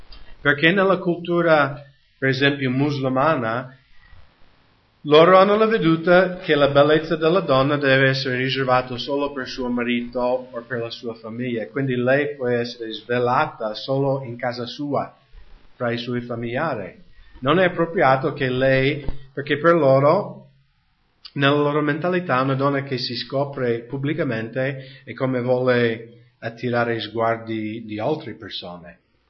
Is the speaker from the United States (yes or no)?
yes; United States; Italian is a second language; Cioè, negli Stati Uniti, nel mio paese, in Nord America, non è controverso per niente questi passi, ma in Italia sì